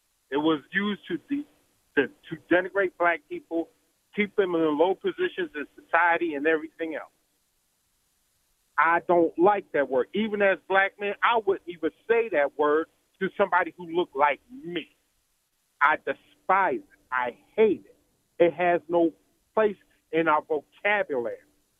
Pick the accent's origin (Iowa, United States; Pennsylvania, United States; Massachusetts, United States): Pennsylvania, United States; Philadelphia; I grew up in Philadelphia. And I seen graffiti on the wall where it said Fishtown and then it said N-word town.